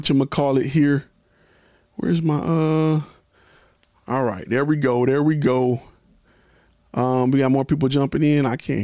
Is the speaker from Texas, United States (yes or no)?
no; Detroit, Michigan, United States; Okay. I'm from Detroit. I get it. I love it.